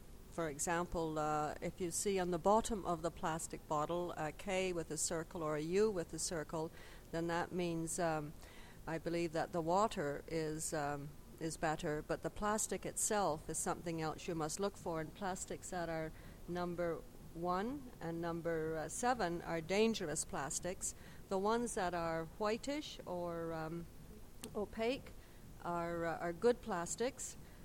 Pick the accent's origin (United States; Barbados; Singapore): Barbados; and I'm from Barbados.